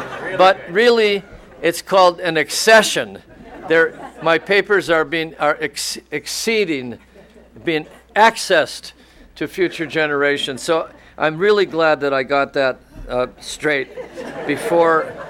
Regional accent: Highland Park, Michigan, United States; I grew up in Detroit. It was Highland Park, actually, and I shoveled coal as a little boy.

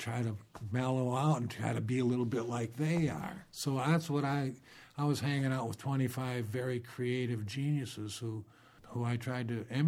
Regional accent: Traverse City, Michigan, United States; and I'm from Traverse City. Well, that's a small town

